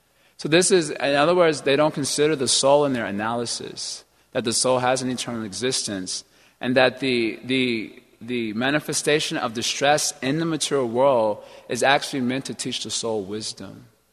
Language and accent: English; Chicago, Illinois, United States; we're from Chicago, so we were wanting the Bulls to win.